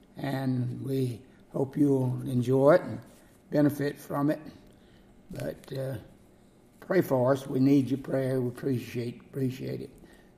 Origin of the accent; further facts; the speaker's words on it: Gordo, Alabama, United States; I'm from Gordo, Alabama, and I pastored for 59 years